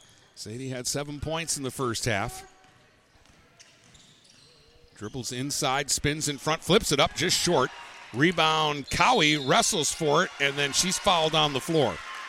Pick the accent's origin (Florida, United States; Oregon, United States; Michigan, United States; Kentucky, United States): Michigan, United States; Warren; I grew up in Warren, about a mile and a half from what is now Regina High School.